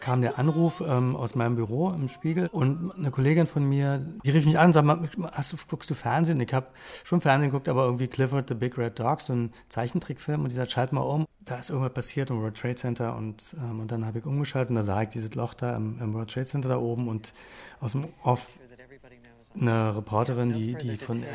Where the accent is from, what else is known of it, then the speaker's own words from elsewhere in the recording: East Berlin, Berlin, Germany; Ich bin ja aus Ostberlin, also bin groß geworden, sozusagen im Schatten der Mauer.